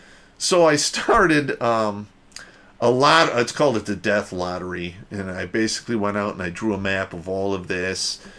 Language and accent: English; United States; basically American food, which I'm a fan of since I'm an American.